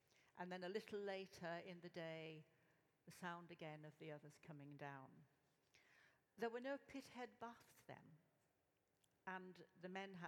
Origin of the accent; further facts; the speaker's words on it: Castleford, Yorkshire and the Humber, United Kingdom; I was born in Castleford in West Riding of Yorkshire, so I'm Yorkshire through and through. And I spent my formative years in that town.